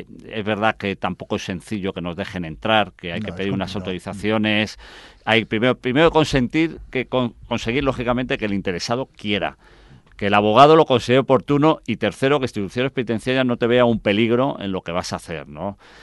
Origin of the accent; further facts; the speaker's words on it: Madrid, Community of Madrid, Spain; y yo que además soy de Carabanchel, nacido en Carabanchel.